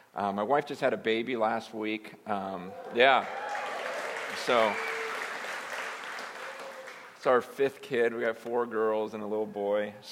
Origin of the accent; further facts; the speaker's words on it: Carpinteria, California, United States; now in Bay Area, United States; moved here to the Bay Area a few months ago, I was from Southern California over by Reality Carpinteria, and just weren't enough Chinese people down there.